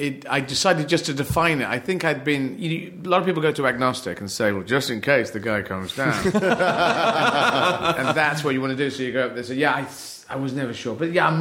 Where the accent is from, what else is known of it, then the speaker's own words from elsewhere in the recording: United Kingdom; So it's like African-American, Italian-American, I'm British European